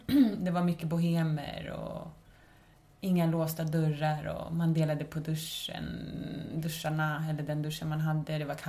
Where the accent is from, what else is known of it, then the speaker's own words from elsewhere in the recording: Valsta, Stockholm County, Sweden; also born or lived in Chile; now in Malmö, Sweden; Jo, jag är en stockholmare från början. Bor numera i Malmö. Ja, men jag är född i Chile. Kom hit när jag var spädbarn. De tog mig hit. De drog mig ur mina rötter.